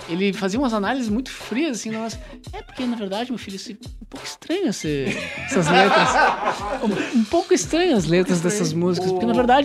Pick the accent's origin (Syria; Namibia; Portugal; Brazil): Brazil; Rio Grande do Sul; A gente é gaúcho, né? Rio Grande do Sul, lá tem um festival